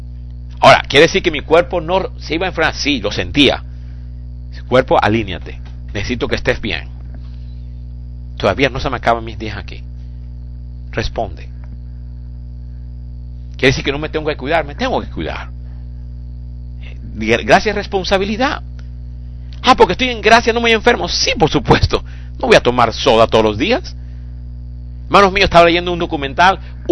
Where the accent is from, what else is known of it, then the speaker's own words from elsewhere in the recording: Ecuador; con razón que yo vengo del Ecuador, la comida es fresquita, hermanos míos.